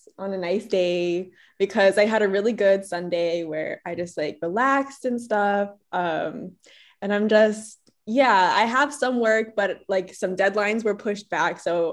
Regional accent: Virginia, United States; I'm a psych major and I'm from Virginia, DC area.

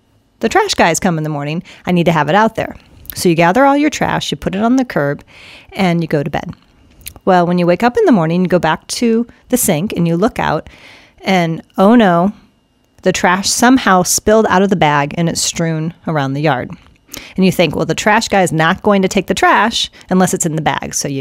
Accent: Iowa, United States; I'll tell you right now, I'm from Iowa, and I'm 100% German. I've had no French.

